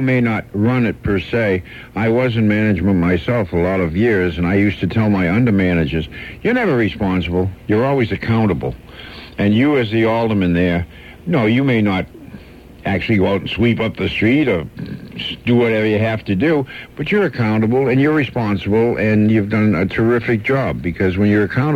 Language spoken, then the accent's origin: English; Boston, Massachusetts, United States; moved away as an adult; now in Chicago, United States; 40 years ago, I came out here from Boston.